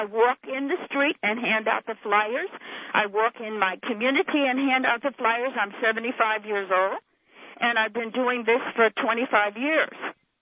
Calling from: New York, United States; Now, I'm calling you from Suffolk County.

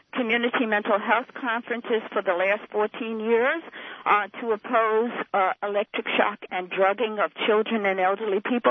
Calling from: New York, United States; Now, I'm calling you from Suffolk County.

